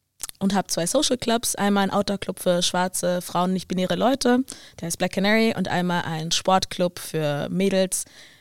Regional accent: Berlin, Germany; ich bin Berlinerin. Das ist immer ganz wichtig zu sagen, West-Berlinerin an dieser Stelle. Meine Eltern kommen aus Äthiopien. Ich bin ganz äthiopisch aufgewachsen, so bei uns zu Hause. Ich wohne immer noch da.

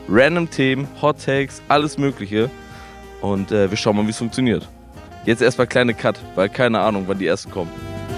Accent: Lübeck, Schleswig-Holstein, Germany; ich komme ja ursprünglich aus Lübeck.

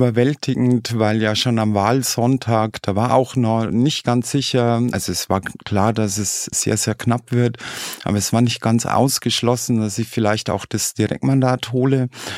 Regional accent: Bavaria, Germany; accent: Lower Bavarian; ich bin Niederbayerin, ich rede Dialekt

